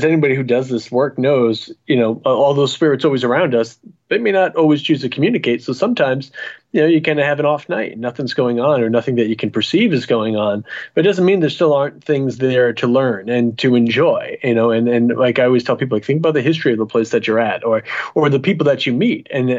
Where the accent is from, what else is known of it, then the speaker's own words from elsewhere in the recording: New England, United States; I come from New England, where it's always cold and miserable.